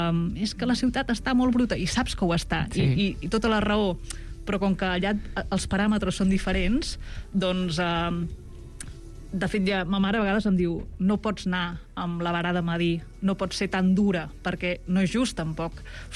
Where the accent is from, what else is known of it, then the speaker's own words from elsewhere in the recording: Sant Joan de Mediona, Catalonia, Spain; moved away; llevar-te a Sant Joan de Mediona, al meu poble, 500 habitants, amb una calma absoluta